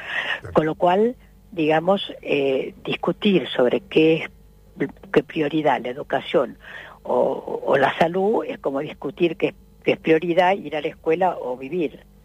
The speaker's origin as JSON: {"language": "Spanish", "country": "Argentina", "said": "¿cómo somos los argentinos?"}